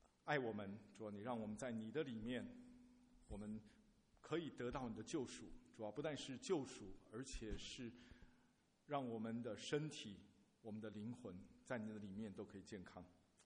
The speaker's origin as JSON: {"language": "Chinese", "country": "China"}